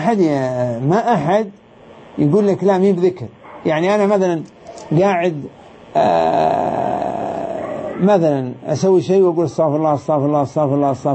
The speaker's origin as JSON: {"language": "Arabic", "country": "Saudi Arabia", "said": "عندنا في السعودية"}